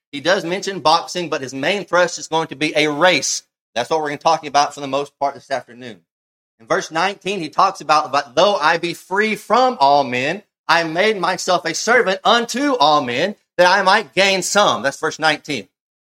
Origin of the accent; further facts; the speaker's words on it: Texas, United States; So I'm not going to hear to argue where I grew up relative to the directions of Texas. Okay, but I grew up in the Bible Belt.